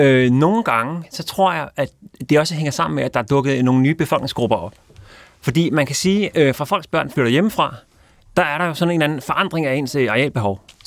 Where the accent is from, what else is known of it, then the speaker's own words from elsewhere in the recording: Copenhagen, Capital Region of Denmark, Denmark; jeg voksede op i København i 80'erne.